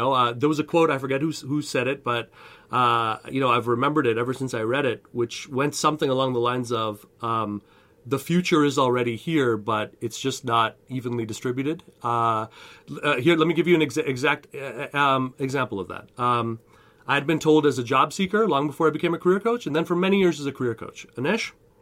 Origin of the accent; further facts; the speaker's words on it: Canada; now in United States; Really, I'm a Canadian, man. I became a U.S. citizen this year after living and paying taxes here since 2006, starting my family.